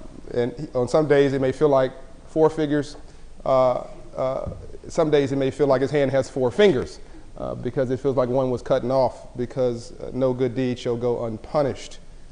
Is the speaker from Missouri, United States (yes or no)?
no; Compton, California, United States; I'm from South Central LA. I'm from Compton, California.